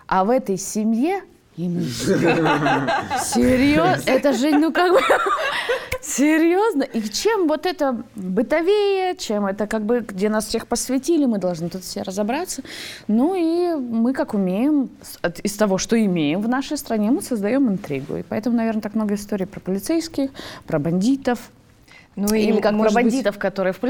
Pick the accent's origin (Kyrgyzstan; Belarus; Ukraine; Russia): Russia; Urals; я сама с Урала, там, с Лекамска